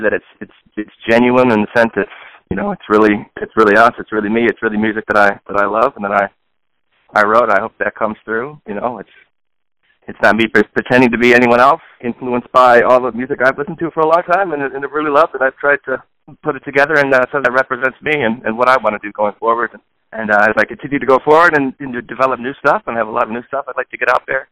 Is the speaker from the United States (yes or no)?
yes; Buffalo, New York, United States; I am originally from Buffalo, yeah.